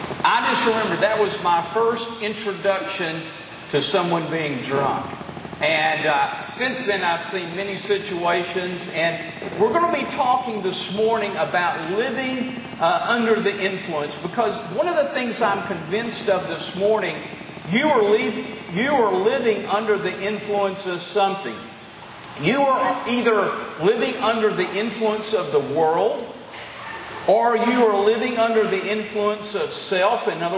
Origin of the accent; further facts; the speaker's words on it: Denison, Texas, United States; I grew up in Denison, Texas, on Lake Texoma.